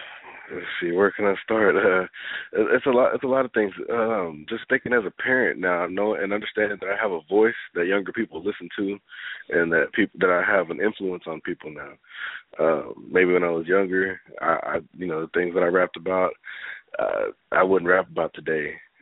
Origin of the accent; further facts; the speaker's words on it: San Antonio, Texas, United States; also born or lived in Waco; I grew up in San Antonio. I'm from Waco, but when my parents split up, I moved with my mom to San Antonio.